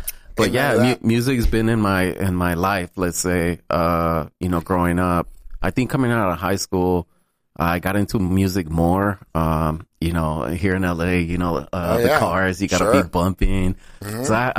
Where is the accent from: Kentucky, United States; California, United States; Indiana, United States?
California, United States; Los Angeles; also born or lived in El Salvador; My parents migrated over here. I was about 4 years old. Lived up in South Central about till I was about 12. LA riots happened, I think, right before we moved to the Valley.